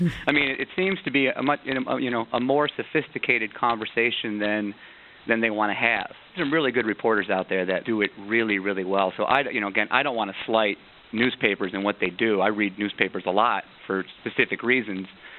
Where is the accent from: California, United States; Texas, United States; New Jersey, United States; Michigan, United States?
Michigan, United States; Detroit; I'm from Detroit, and so it seemed like a good place to start.